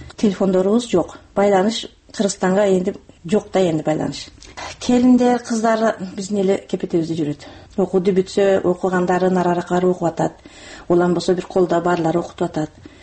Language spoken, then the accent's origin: Kyrgyz; Isfara, Sughd, Tajikistan; moved away as an adult; максат мен өзүм Сфарадан болом